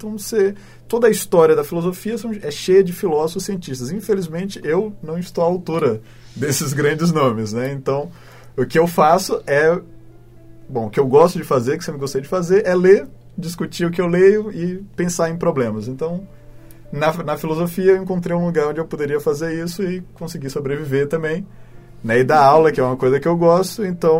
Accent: Ceará, Brazil; eu venho do Ceará.

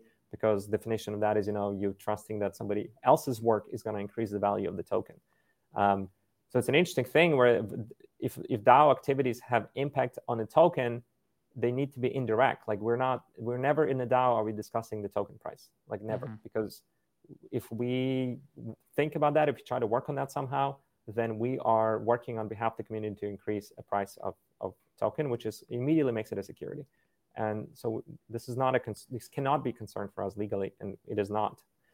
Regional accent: Ukraine; English is a second language; also born or lived in United States / Canada; now in Thailand; I'm a white guy, but I'm from Ukraine, immigrated to US. I've lived also, my parents are in Canada, so I've lived there a bit too. Now I'm in Asia right now. I'm, you know, doing this from Thailand.

